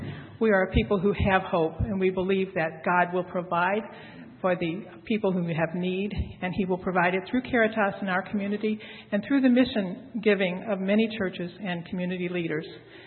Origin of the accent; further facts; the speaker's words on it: Beloit, Wisconsin, United States; I come from Beloit